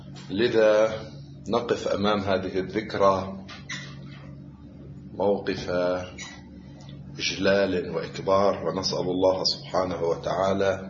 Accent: Lebanon; في بلدنا لبنان

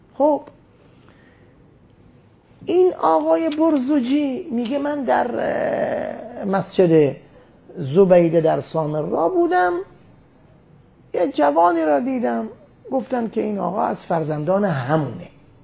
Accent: Qom, Iran; now in Najaf, Iraq; قلتو انا قمی، من از قم هستم، مجاورم بالکوفه فی مسجد امیر مومنین، من اهل قم هستم، بالاخره هجرت کردم آمدم نجف، در کنار مسجد کوفه اونجا هستم.

